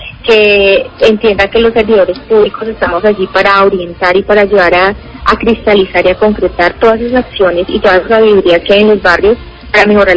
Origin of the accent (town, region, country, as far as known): Cali, Valle del Cauca, Colombia